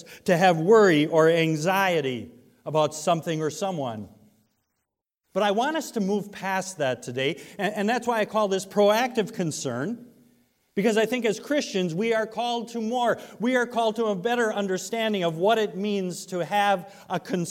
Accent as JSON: {"language": "English", "town": "Sheboygan", "region": "Wisconsin", "country": "United States", "said": "For example, I'm from Sheboygan, so let's use the Sheboygan Police Department as an example, okay?"}